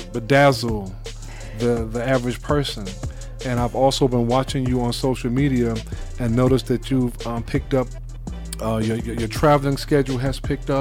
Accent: Brooklyn, New York, United States; Because I'm from Bed-Stuy.

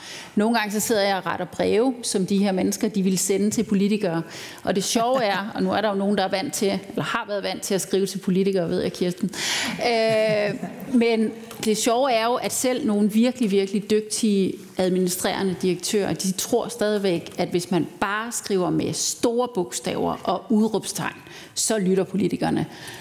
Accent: Central Denmark Region, Denmark; Jeg er født og opvokset i en lille bitte vestjyllandsk landsby. Helt ude i det, jeg tror, hedder Bibelbæltet stadig. Og det var det. Det var et indremissionsk miljø.

